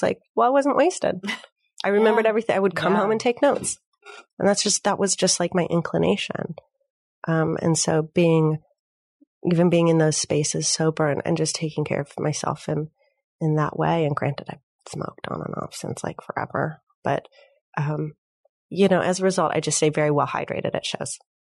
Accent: Midwest, United States; now in Los Angeles, United States; And growing up in the Midwest, I didn't really know a lot of sober people.

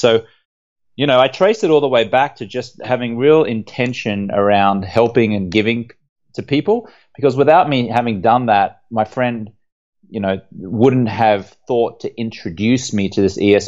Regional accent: Brisbane, Queensland, Australia; moved away as an adult; also born or lived in London; I grew up in Brisbane in Australia, and you know, I went to an all boys high school

